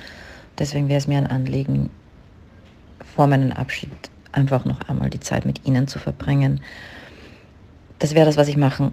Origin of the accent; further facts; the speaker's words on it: Vienna, Austria; ich bin 48 Jahre alt, ich komme aus Österreich, konkret aus Wien, wohne aktuell aber ein bisschen außerhalb von Wien, ein bisschen am Land. Aber mein Lebensmittelpunkt ist eigentlich noch immer dort.